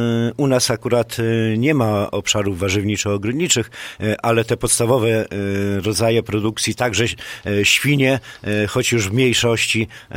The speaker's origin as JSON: {"language": "Polish", "region": "Podlaskie Voivodeship", "country": "Poland", "said": "U nas na Podlasiu mleczarstwo"}